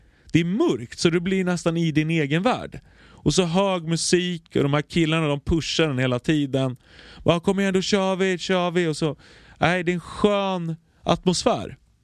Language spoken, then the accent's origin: Swedish; Greece; Fick man känna sig som en grek igen.